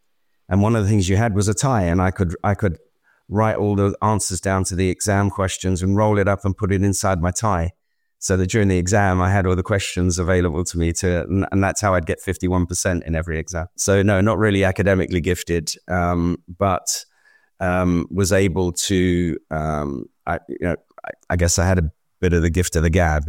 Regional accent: London, United Kingdom; born there; Well, actually, I was born in the East End of London.

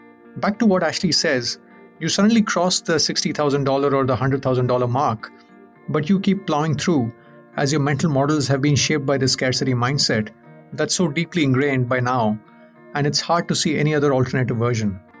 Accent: India; Growing up in India

